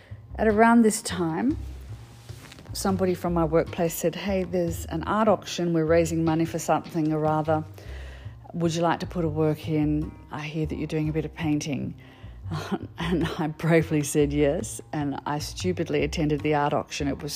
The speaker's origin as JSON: {"language": "English", "town": "Sydney", "region": "New South Wales", "country": "Australia", "tie": "born or raised there", "said": "I thought I really need to move back to where I grew up in Sydney."}